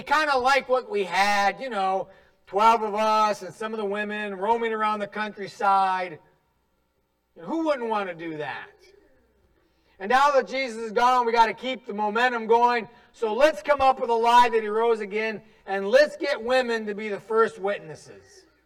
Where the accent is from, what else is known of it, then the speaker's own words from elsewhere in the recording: North Dakota, United States; also born or lived in Minnesota / Texas; I'm originally from North Dakota. I went to school in Minnesota, moved to Texas.